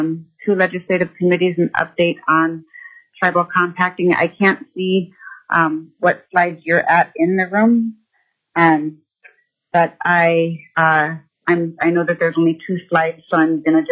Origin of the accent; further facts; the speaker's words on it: Fairbanks, Alaska, United States; I'm from Fairbanks, and I also work in Kotzebue in the Northwest Arctic region.